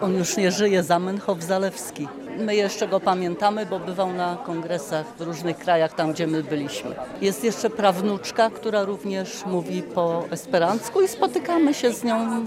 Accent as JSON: {"language": "Polish", "region": "Greater Poland Voivodeship", "country": "Poland", "said": "a ja jestem z Wielkopolski."}